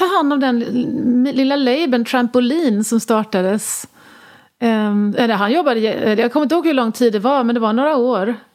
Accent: Jönköping, Jönköping County, Sweden; eftersom vi var från Jönköping och bodde där länge

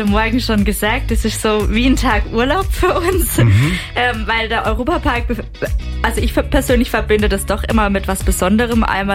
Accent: Baden-Württemberg, Germany; ich komme aus dem Markgräflerland, ich bin mit dem Gutedel aufgewachsen

